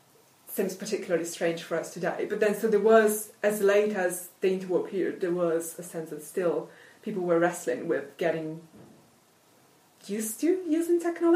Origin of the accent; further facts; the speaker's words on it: Italy; first language Italian; English is a second language; So my first language is obviously Italian, and then I speak English, German, Spanish.